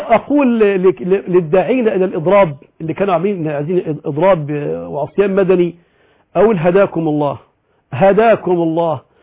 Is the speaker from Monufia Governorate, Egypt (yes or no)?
no; Bishat Amer, Sharqia Governorate, Egypt; حصل حريق في قرية عندنا في الشرقية اسمها بيشة عامر مركز ميناء القمح، والبلدة احترقت بالكامل